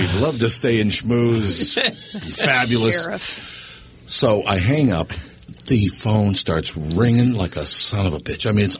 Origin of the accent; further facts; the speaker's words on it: Minnesota, United States; Now, I'm from Minnesota. I don't know anybody in the city of Jacksonville, Florida.